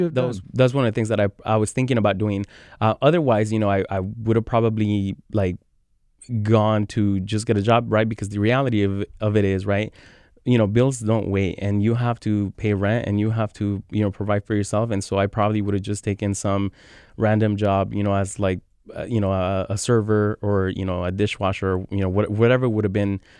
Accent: Everett, Washington, United States; also born or lived in Mexico City, Mexico; I'm from Mexico City. So we established ourselves in Everett, and we have, basically grew up in Everett, went to high school, graduated from high school, ended up going to the University of Washington

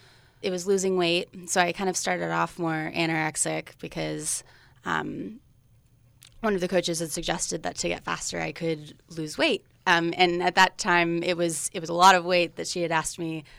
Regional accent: Sunnyvale, California, United States

